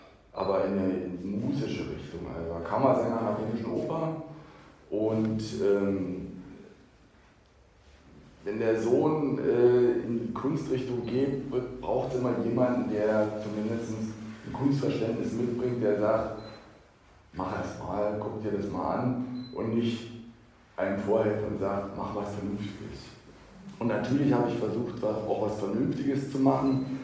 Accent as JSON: {"language": "German", "region": "East Germany", "country": "Germany", "tie": "born or raised there", "said": "also ich bin ja im Osten groß geworden und zu Ostzeiten, unser urhüpflicher Familienstamm kommt aus Darmstadt, Und mein Opa ist dann über Umwege irgendwie Pfarrer in Quedlinburg geworden."}